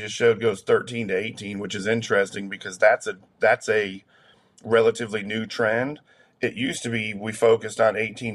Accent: New England, United States; I grew up in the New England area, so there wasn't a whole lot of Jesus up there.

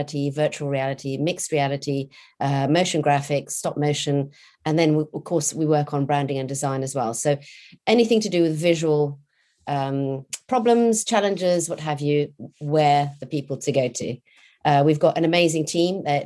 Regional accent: Portugal; also born or lived in England; I grew up in Portugal, a beautiful place to grow up and a lovely place to be a child. Had a French education, finished my schooling in England and then university, etc.

